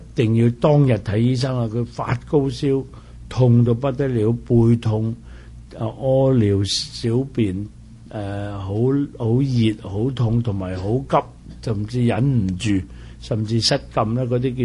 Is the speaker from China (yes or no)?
yes; China; 我哋中国人发炎嗰个字咧，就讲得好普遍嘅。